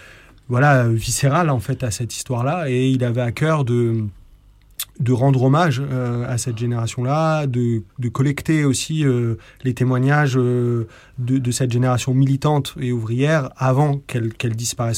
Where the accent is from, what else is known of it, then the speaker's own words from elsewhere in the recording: Grand Est, France; et je suis natif de Lorraine.